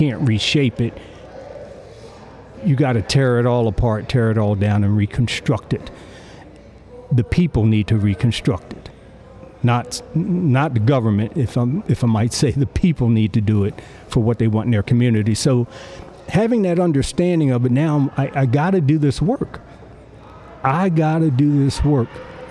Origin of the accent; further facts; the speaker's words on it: Baltimore, Maryland, United States; I grew up in West Baltimore. My mother still lives in Reservoir Hill.